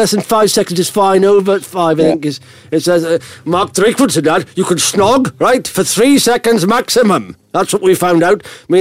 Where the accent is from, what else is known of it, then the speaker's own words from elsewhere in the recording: Wales, United Kingdom; And I'm from Wales.